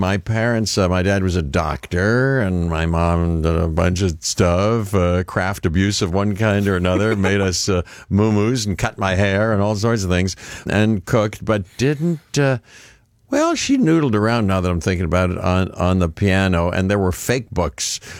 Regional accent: Pittsburgh, Pennsylvania, United States; We're from Pittsburgh, and there's a Pittsburgh piano player named Errol Garner.

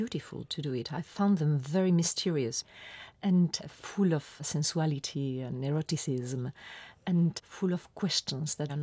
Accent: San Sebastian, Basque Country, Spain; born there; English is a second language; I was born in San Sebastian, that is almost in the border with France, and somehow I keep the French repertoire very close to my heart.

